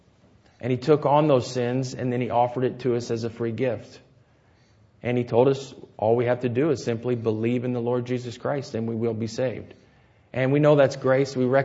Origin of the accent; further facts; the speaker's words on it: United States; You know, as an American, you want to say Worms.